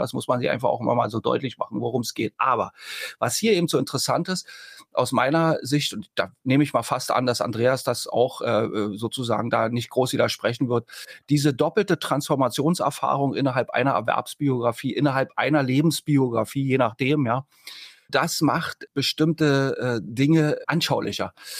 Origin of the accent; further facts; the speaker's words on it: East Germany, Germany; wir sind Ostdeutsche.